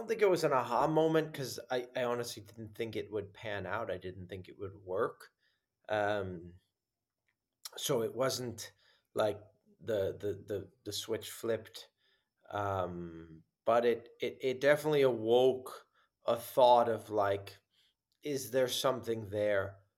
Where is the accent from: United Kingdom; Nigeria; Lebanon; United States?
United States; New York; I think that's one of the benefits of growing up in New York. That comes with a lot of the downsides of growing up in a big city